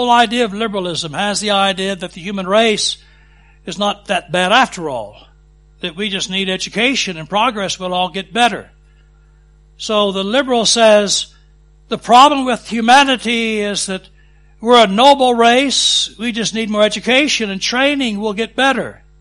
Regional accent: Texas, United States; Well, I'm a Texan, and some of you know, all you know about Texas is cowboys and the Alamo.

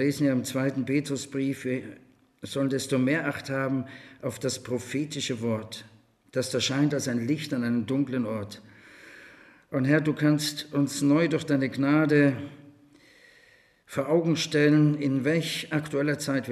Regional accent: Austria; Ich konnte als Österreicher viel leichter in die DDR reisen als ein Bundesdeutscher.

